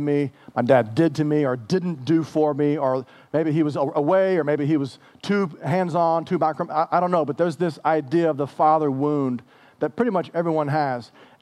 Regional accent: Houston, Texas, United States; also born or lived in San Antonio; I'm from Houston, right? Born in San Antonio, but grew up in Houston, right?

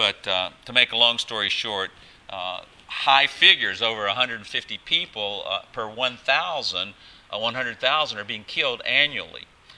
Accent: United States; moved away; nothing compared to some of the violence in my home country, the USA.

